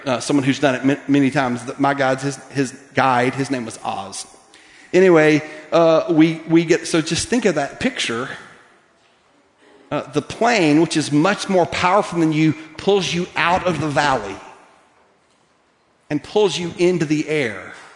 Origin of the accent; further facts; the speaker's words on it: Lookout Mountain, Tennessee, United States; I grew up on Lookout Mountain on the West Brow, and a lot of times people jumped off of Sunset Rock on their hang gliders